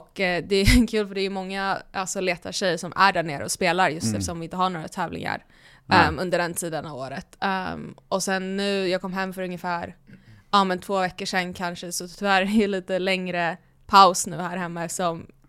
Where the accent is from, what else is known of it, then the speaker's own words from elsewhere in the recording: Sweden; vi är ganska många svenskar som spelar på den här touren